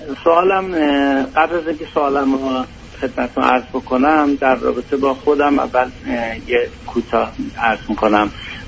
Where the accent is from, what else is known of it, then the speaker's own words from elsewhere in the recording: Tehran, Tehran Province, Iran; ما بزرگ شده تهران هستیم و اون شرایط شهرهای بزرگ رو عادت داریم